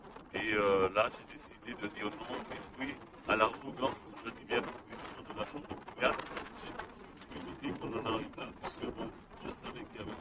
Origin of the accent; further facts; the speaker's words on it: Martinique, France; je suis un Martiniquais qui veut développer et aime son pays.